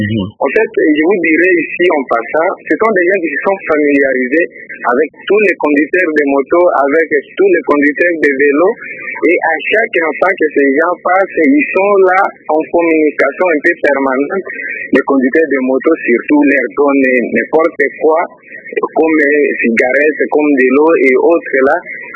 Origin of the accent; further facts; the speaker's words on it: Mbandaka, Équateur, DR Congo; je dirais ici les accidents sont très fréquents chez nous en Mbandaka.